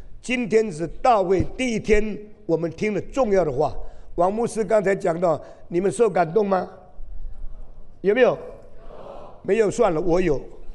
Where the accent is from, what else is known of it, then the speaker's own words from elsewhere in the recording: China; 求上帝原谅我们，我们中国人已经越来越坏了，给一些不对的教育弄成坏了。